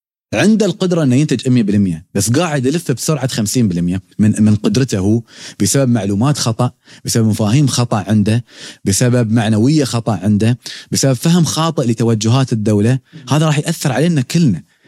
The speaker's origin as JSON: {"language": "Arabic", "country": "United Arab Emirates", "said": "يعني إنتاجنا نحن في الإمارات كامل بيزيد، دخلنا نحن كله بيزيد"}